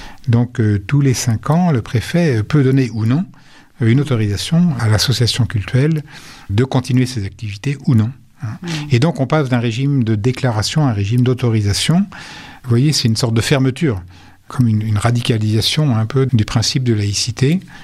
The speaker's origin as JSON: {"language": "French", "country": "France", "said": "comme nous le vivons chez nous en France."}